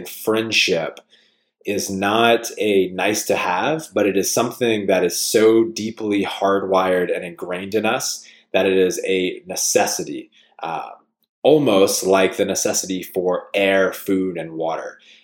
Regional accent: Louisiana, United States; Where I grew up in Louisiana, community was very highly valued, is very highly valued.

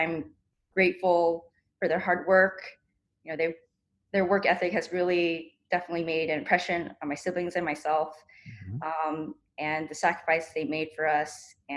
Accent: Long Island, New York, United States; also born or lived in Queens; So I was born in Queens, and then my family moved to Long Island, and I grew up there.

